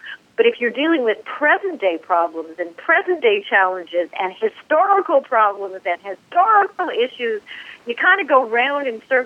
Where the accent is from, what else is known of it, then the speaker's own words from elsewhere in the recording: Canada; and of course I'm Canadian, so we never worried about any of those things in Canada because of universal health insurance